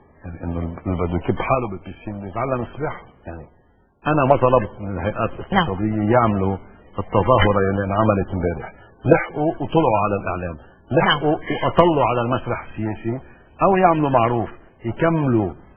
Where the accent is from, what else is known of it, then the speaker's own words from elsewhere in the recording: Lebanon; أنا كمواطن لبناني أرى بما حصل مشهد وليس حركة سياسية حقيقية